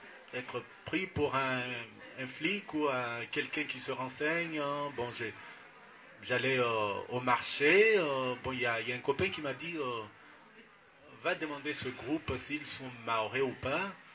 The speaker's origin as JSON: {"language": "French", "region": "Anjouan", "country": "Comoros", "lives_now": "Mayotte", "said": "je suis arrivé à Mayotte, moi, je suis originaire de l'île d'Anjouan"}